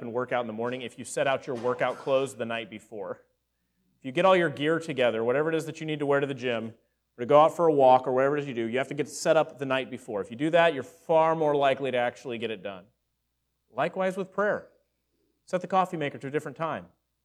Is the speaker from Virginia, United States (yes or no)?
no; Texas, United States; That was like the one sermon in the last 2 years that I didn't mention that I'm from Texas.